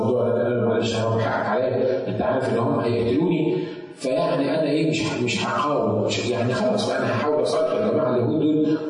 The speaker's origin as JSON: {"language": "Arabic", "country": "Egypt", "said": "يعني واحده في الكنيسه عندنا في مصر قالت لي … انا في مشكله رهيبه"}